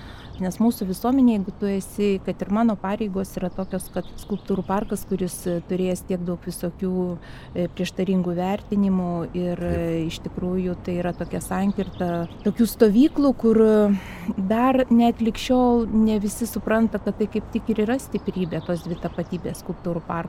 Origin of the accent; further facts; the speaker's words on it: Vilnius, Vilnius County, Lithuania; Gimiau Vilniuje, augau, baigiau mokyklą, rinkausi kelią, kai esi Vilnietis, nori distancijos su tuo centru.